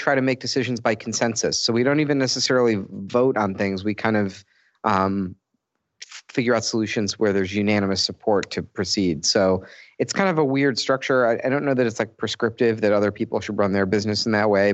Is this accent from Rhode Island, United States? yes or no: no; Chicago, Illinois, United States; I'm a designer from Chicago.